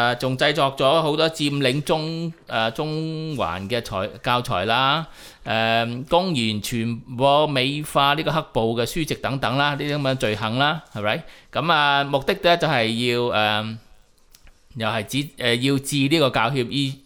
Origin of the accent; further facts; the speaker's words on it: Hong Kong; 这些文字我们香港人都不是很习惯，因为这些是文革的使用文字来的嘛